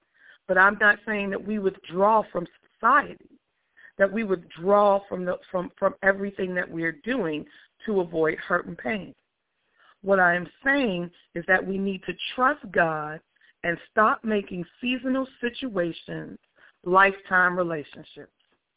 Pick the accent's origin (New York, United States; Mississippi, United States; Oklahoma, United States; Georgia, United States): New York, United States; Growing up in New York, we are not necessarily the turn the other cheek type people.